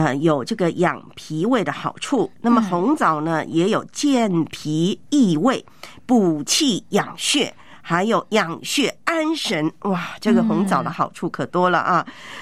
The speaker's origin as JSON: {"language": "Chinese", "country": "Taiwan", "tie": "born or raised there", "said": "台湾我的老家也有就加排骨的"}